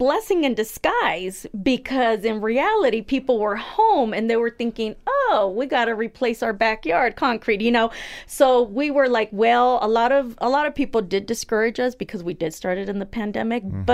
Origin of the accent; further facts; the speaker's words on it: Jalisco, Mexico; English is a second language; now in United States; Jalisco, Mexico.